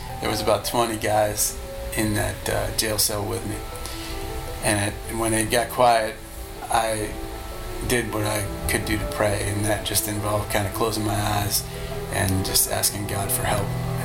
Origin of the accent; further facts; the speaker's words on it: New York, United States; It's our first home because I'm from New York and I've lived in apartments my whole life.